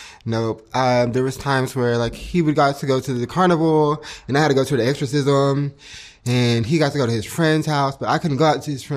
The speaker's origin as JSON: {"language": "English", "region": "Texas", "country": "United States", "tie": "born or raised there", "said": "I grew up in East Texas. So about down south, about like 45 minutes away from New Orleans. In a small town, about like 3,000 people."}